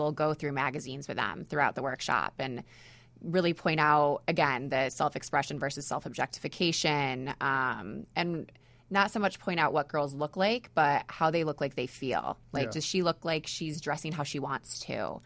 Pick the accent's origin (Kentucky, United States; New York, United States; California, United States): New York, United States; now in Chicago, United States; I'm originally from New York. So I recently moved to Chicago.